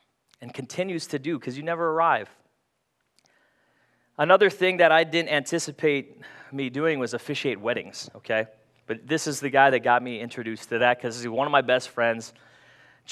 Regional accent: Philippines; I was looking for a community to take me in as a Filipino kid with a Spanish name.

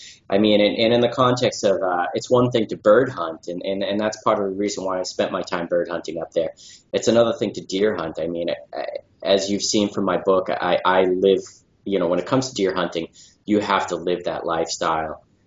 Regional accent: Massachusetts, United States; I grew up hunting in the Berkshires, Western Massachusetts

